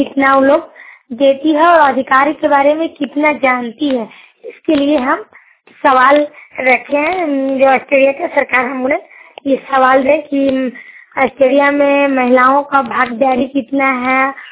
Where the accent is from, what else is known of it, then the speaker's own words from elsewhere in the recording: Ghurmunda, Jharkhand, India; मैं घुरमुंडा गांव से हूँ, जयनगर प्रखंड से और कोडरमा डिस्ट्रिक्ट से।